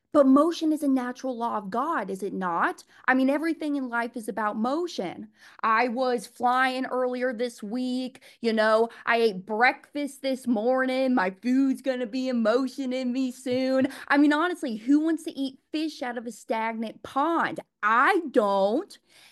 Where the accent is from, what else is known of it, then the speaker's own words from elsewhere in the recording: Kansas City, United States; So actually, I grew up in the Kansas City area